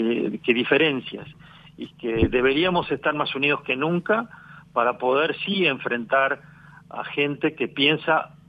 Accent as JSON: {"language": "Spanish", "country": "Uruguay", "said": "y como uruguayo deseo en el alma que concrete ese gran desafío que es la reforma educativa."}